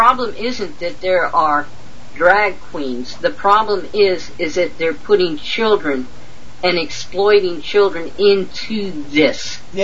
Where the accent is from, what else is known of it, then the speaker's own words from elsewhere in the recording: Louisiana, United States; Okay, in the U.S., I grew up in Louisiana.